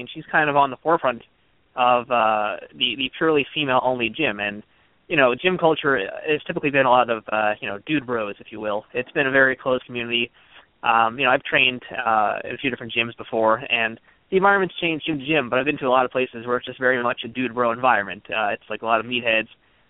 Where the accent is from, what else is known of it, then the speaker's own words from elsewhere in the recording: New York, United States; I'm from New York, and New York, New Jersey.